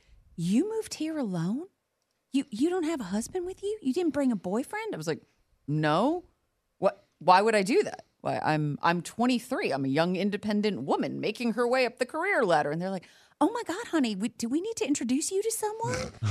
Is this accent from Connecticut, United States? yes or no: yes; Connecticut, United States; now in Nashville, United States; Here I am coming from Connecticut, where Connecticut is very, again, it's very New York City.